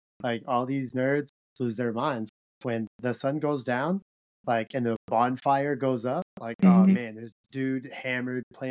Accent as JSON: {"language": "English", "region": "Texas", "country": "United States", "tie": "born or raised there", "said": "because I grew up in Texas, and I know he's down there right now fighting the good fight."}